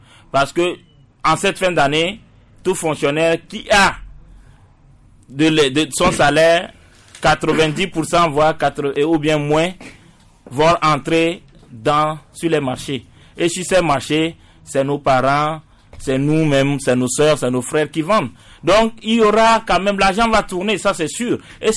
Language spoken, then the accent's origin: French; Togo; Nous, nous sommes Togolais aussi. Nous participons à l'économie togolaise.